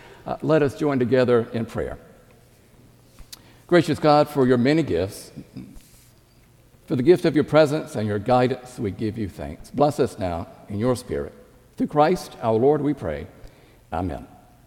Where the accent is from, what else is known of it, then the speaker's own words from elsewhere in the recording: Ninety Six, South Carolina, United States; Due West is about 30 minutes away from my hometown of 96, and when I was growing up, I heard about Dr. Leith.